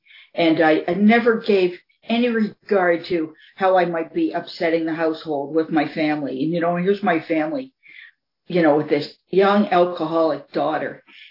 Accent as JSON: {"language": "English", "town": "Toronto", "region": "Ontario", "country": "Canada", "tie": "born or raised there", "said": "I grew up in Toronto"}